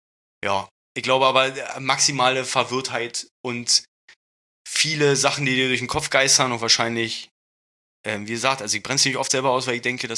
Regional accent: Berlin, Germany; accent: Berlin dialect; mein Berliner Dialekt

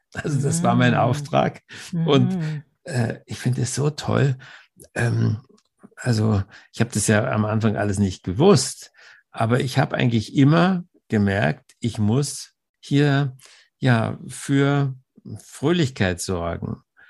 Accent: Munich, Bavaria, Germany; born there; Also ich bin geboren in München

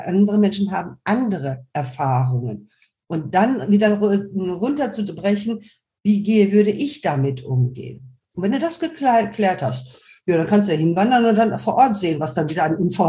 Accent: Germany

